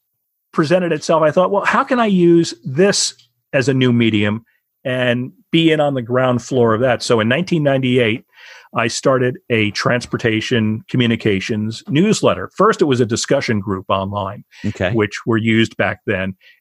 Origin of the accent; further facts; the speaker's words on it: Cranford, New Jersey, United States; I grew up in Cranford, New Jersey.